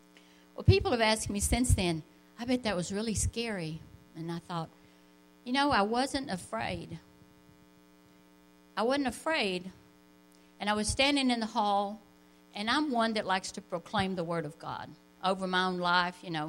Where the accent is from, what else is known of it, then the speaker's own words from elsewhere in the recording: Lubbock, Texas, United States; well, I grew up in Lubbock.